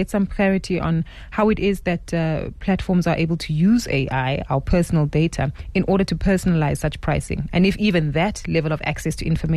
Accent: South Africa; I'm so intrigued as to how this is, I guess, impacting us as South African consumers

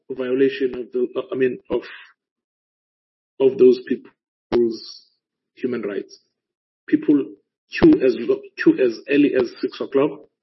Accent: Alice, Eastern Cape, South Africa; in Alice, my hometown

